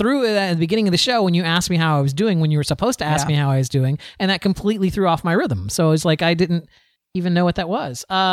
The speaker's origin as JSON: {"language": "English", "region": "Florida", "country": "United States", "tie": "born or raised there", "moved": "yes", "said": "I've only lived up here for 4 years. I've lived in I was born and raised in Florida."}